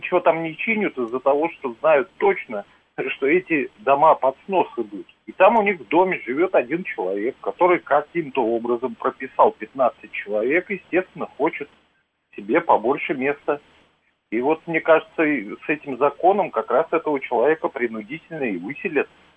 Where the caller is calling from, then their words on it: Saint Petersburg, Russia; из Петербурга.